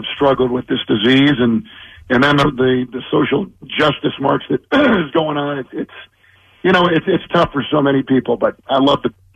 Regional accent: Midwest, United States; I was born and raised in the Midwest. We live in the Midwest. That's where my family's from.

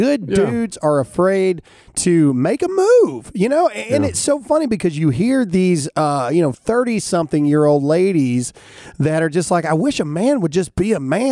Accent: Mississippi, United States; I'm from Mississippi. I can't do two things at once.

